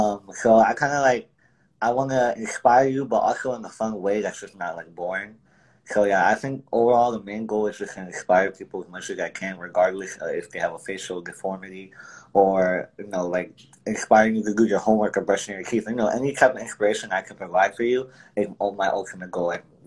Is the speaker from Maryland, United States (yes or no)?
no; Orlando, Florida, United States; I'm 20 years old. I'm from Orlando, Florida, and I do funny TikTok videos, but also go to college as well.